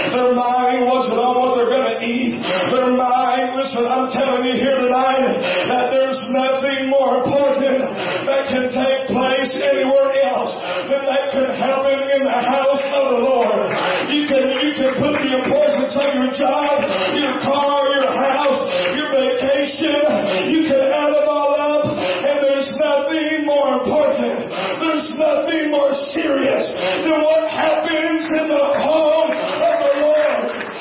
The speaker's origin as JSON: {"language": "English", "region": "Indiana", "country": "United States", "tie": "born or raised there", "lives_now": "Florida, United States", "said": "And I remember as a young boy, I grew up in Indiana, and we'd fly to Florida all the time."}